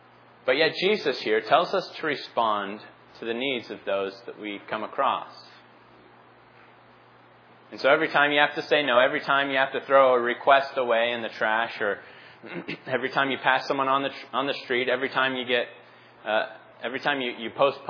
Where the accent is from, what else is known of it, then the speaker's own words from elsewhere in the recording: Phoenix, Arizona, United States; also born or lived in Philadelphia / Pittsburgh; From my experience growing up in Phoenix, living in Philadelphia and in Pittsburgh, there were needs that I walked by every day.